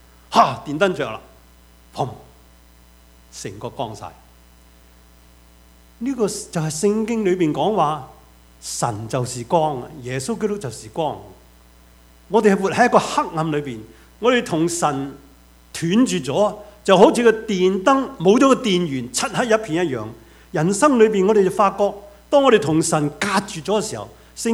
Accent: China; 我哋中国人讲一句说话好啊，路遥就知马力，日久就见人心

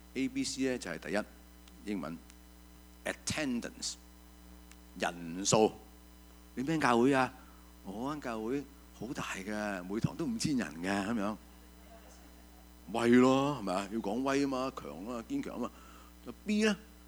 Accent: China; 我哋中國人最識呢樣嘅喎

